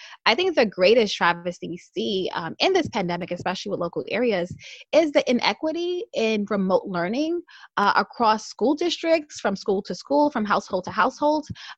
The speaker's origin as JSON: {"language": "English", "town": "New York City", "region": "New York", "country": "United States", "said": "this happening in the peak of a pandemic is just deeply frustrating as a New Yorker, and I expect better from them, and we all should."}